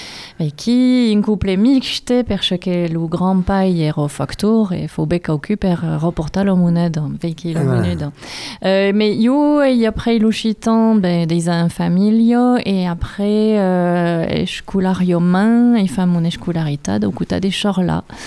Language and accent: French; Périgueux, Nouvelle-Aquitaine, France; also born or lived in Sarlat; Oui, d'abord Sarla, après Périgueux, et puis après, je suis partie de Fallou, j'ai étudié à Toulouse.